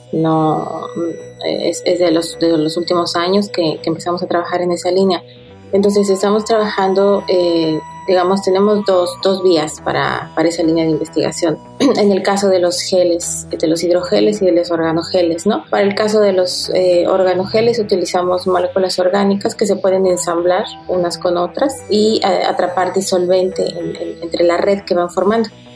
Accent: Puebla, Mexico; yo soy de Puebla, viví en Puebla

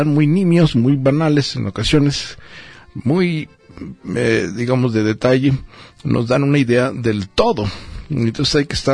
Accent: Mexico City, Mexico; como los chilangos nos vamos a volver todos mutantes

